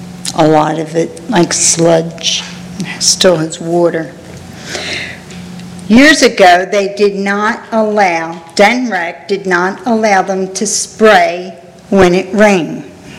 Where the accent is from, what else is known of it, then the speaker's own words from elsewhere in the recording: Millsboro, Delaware, United States; and I'm from Millsboro.